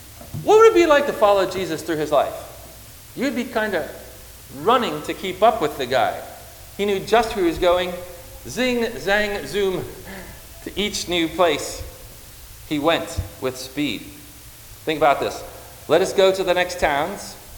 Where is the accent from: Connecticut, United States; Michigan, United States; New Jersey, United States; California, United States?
Connecticut, United States; You know, I grew up in Connecticut. Anybody from Connecticut?